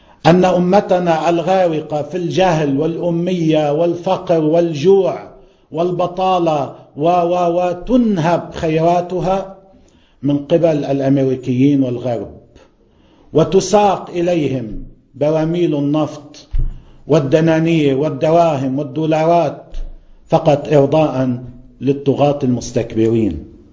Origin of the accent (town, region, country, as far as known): Lebanon